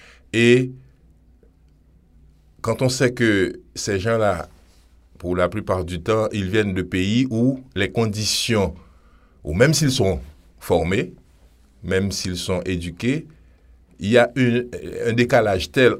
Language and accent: French; Haiti; now in Canada; Moi, je suis haïtien, ça fait un peu plus de 2 ans que je vis au Québec.